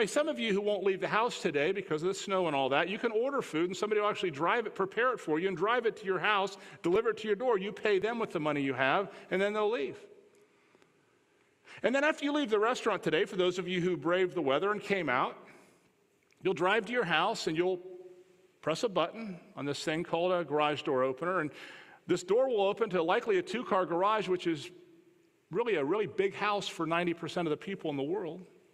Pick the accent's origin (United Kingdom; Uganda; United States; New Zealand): United States; Don't ever, as an American, use that as an excuse not to be generous, because you are rich.